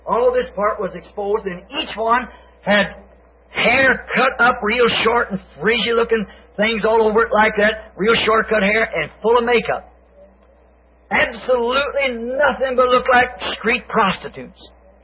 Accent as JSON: {"language": "English", "country": "United States", "said": "Now, I am an American."}